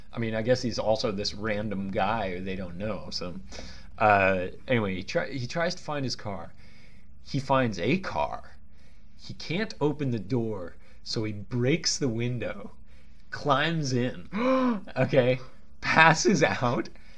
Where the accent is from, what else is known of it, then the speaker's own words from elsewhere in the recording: California, United States; I grew up, you know, I grew up in the Bay Area.